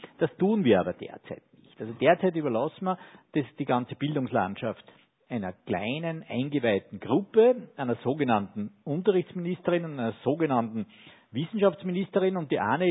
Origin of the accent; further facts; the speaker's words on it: Austria; nicht nur als Österreicher, sondern auch als EU